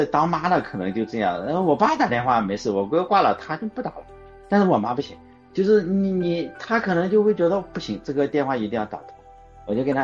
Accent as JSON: {"language": "Chinese", "region": "Shandong", "country": "China", "tie": "born or raised there", "said": "或者就是我读书是在哈尔滨那边嘛，我老家是山东啊。"}